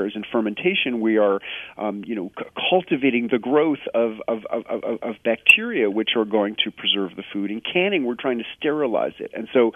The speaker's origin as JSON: {"language": "English", "town": "New York City", "region": "New York", "country": "United States", "tie": "born or raised there", "said": "as a kid growing up in New York City, I loved what we call in New York City sour pickles"}